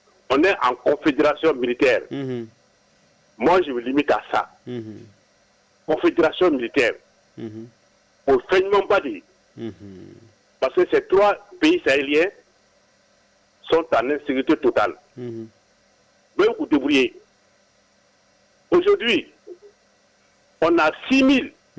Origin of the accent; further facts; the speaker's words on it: Mali; Moi, je suis malien. Je suis au Mali.